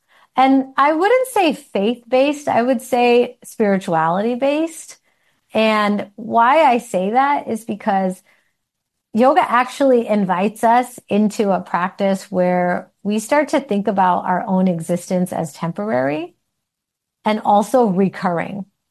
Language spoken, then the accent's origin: English; Detroit, Michigan, United States; born there; When I was born in Detroit, and my parents had immigrated from India, from Gujarat, at various years in the late 60s and early 70s. And then I was born in the early 80s. And I grew up in a Hindu household.